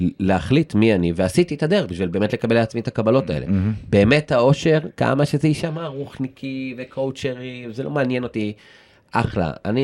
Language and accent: Hebrew; Jerusalem, Jerusalem District, Israel; אני ירושלמי שבאמת נהנה מהחומוס בפינתי בירושלים הכי הרבה שש, אני גר ברמב"ם מרכז, כן, אבל אני ירושלמי מנשמה.